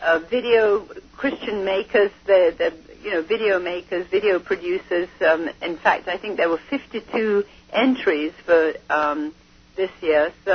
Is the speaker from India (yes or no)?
yes; India; growing up in India, because I was born and raised in India with Muslims around me. My friends were Hindus and Muslims.